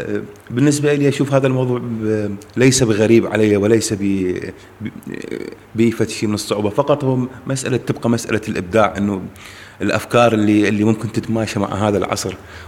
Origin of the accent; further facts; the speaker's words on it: Iraq; فهذا الشيء إلى جذور يعني مغلى في القدم بالنسبة لنا كعراقيين يعني